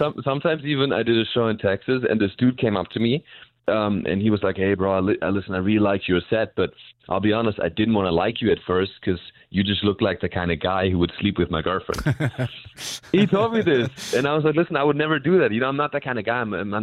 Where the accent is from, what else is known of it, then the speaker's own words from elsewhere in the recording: Germany; first language German; English is a second language; now in United States; my first language is obviously German, but I kind of learned comedy in English, comedic timing. A lot of my material is about me and my perspective on America as a German.